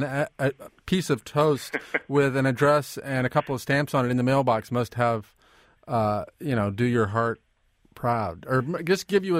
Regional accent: Omaha, Nebraska, United States; who sent his mail art from my hometown, Omaha, Nebraska.

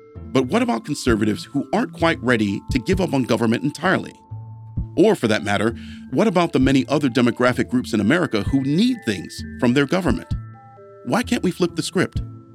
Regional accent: Midwest, United States; I'm a Midwesterner.

